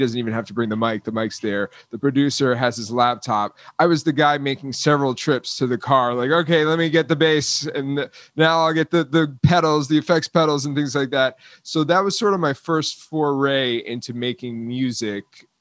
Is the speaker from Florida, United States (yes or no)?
yes; Florida, United States; I grew up in South Florida. Don't hold that against me, Florida.